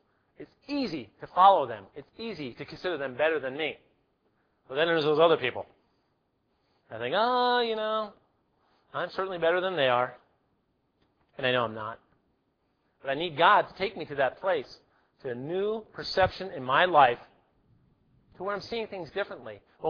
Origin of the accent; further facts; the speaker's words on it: New York, United States; But I was perceived because I was from New York and probably because I did carry an attitude, you know.